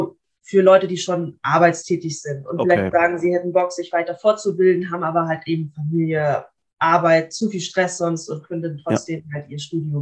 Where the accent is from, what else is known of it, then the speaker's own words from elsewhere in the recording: Kiel, Schleswig-Holstein, Germany; Ich bin auch in Kiel geboren. Also ich lebe auch noch bei meinen Eltern. Das heißt, ich bin wirklich mein ganzes Leben schon hier